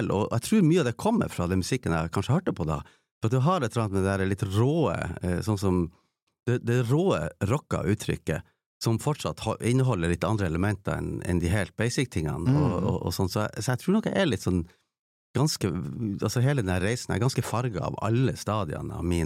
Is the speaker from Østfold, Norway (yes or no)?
no; Tromsø, Troms, Norway; Eller hvis jeg vokste opp på Håpen, men jeg ble deportert på en måte av familien før ungdomsårene kikket inn for fullt da.